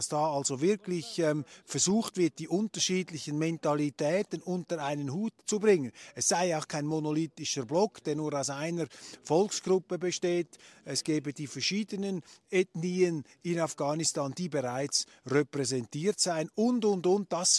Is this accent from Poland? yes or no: no; Switzerland; Ich bin aus der Schweiz, ja.